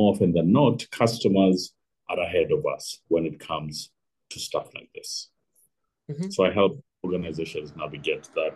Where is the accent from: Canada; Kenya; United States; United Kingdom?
Kenya; In my home country of Kenya, for example, 98% of all digital transactions are through mobile money.